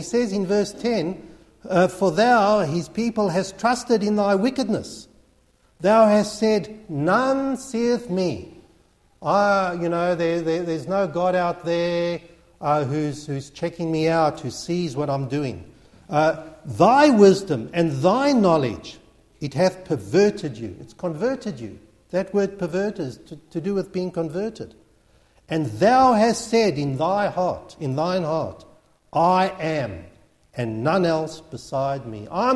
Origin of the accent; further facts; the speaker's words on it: South Africa; because I was brought up in South Africa.